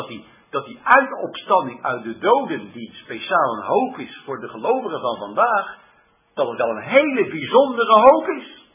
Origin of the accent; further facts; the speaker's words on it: Netherlands; wij zijn Nederlanders, hè, we zijn tegenwoordig met vakanties, trekken we heel de wereld over.